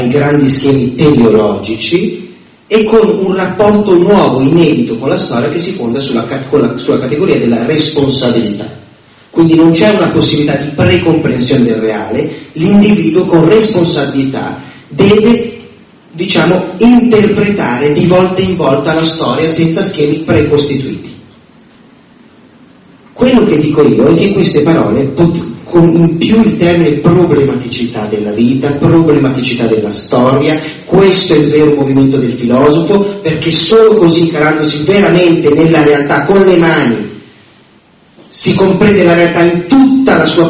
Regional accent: Milan, Lombardy, Italy; non perché io sono milanese

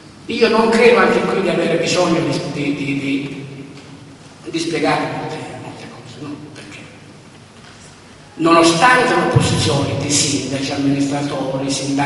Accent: Rome, Lazio, Italy; io vengo da Roma

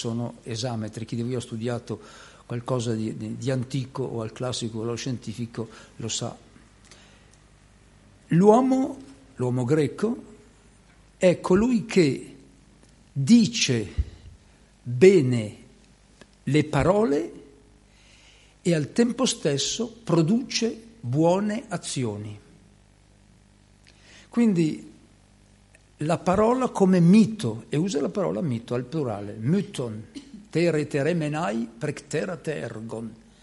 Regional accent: Lombardy, Italy; Io sono lombardo, per cui mi permetto di dire queste cose dall'esterno. Ma conoscendo il Veneto dal 70, dagli anni 70

